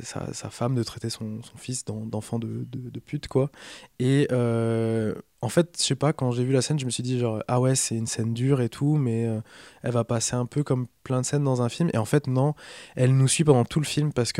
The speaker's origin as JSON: {"language": "French", "region": "Pays de la Loire", "country": "France", "tie": "born or raised there", "said": "moi je viens de Vendée, enfin mon père est vendéen, et on a vécu là-bas toute mon enfance"}